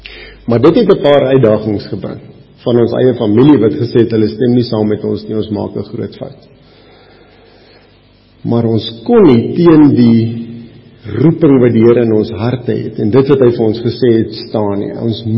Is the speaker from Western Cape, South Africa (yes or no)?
no; Polokwane, Limpopo, South Africa; Nou, ek is bevoorreg, ek het in Pietersburg groot geword, so ek is gewoond aan pap